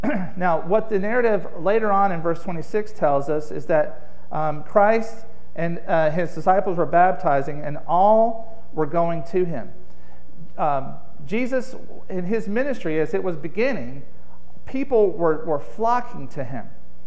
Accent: Southern US, United States; I grew up down in the South, and we were holy rollers down there. So I'm not sure what you call it up here.

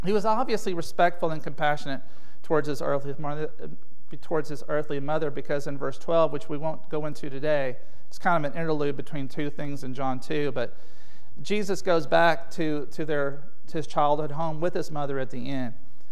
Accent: Alabama, United States; I would never do that in the South. I'm from Alabama.

